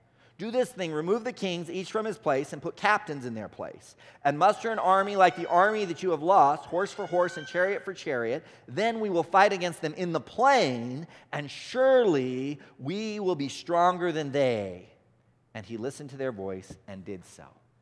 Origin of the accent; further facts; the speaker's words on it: California, United States; In Nebraska, they'd probably be mountains, but I'm from California, so I'll say they're hills.